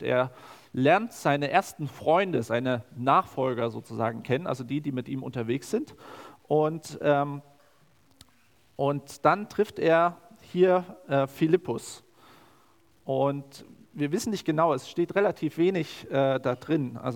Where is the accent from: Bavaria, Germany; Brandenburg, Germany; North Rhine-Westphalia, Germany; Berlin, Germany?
Brandenburg, Germany; Cottbus; wenn so kommt, ich komme aus Cottbus.